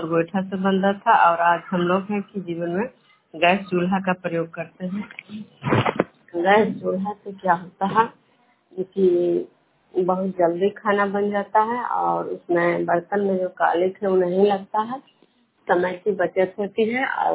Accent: Vishnupur, Bihar, India; मैं विष्णुपुर ग्राम खुजरा पंचायत नालंदा जिला नगरोसा प्रखंड के निवासी हूँ।

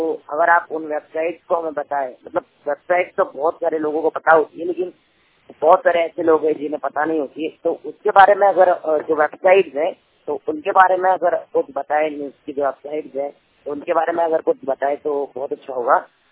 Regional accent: Aurangabad, Maharashtra, India; मैं जिला औरंगाबाद महाराष्ट्र से बिलोंग करता हूँ।

